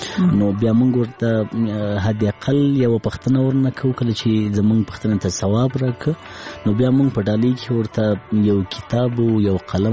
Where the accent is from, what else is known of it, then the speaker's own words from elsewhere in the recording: Laghman, Afghanistan; زه په لغمان کې پیدا شوم، په لغمان کې رالوی شوم، خوانسی مې په لغمان کې لوستې،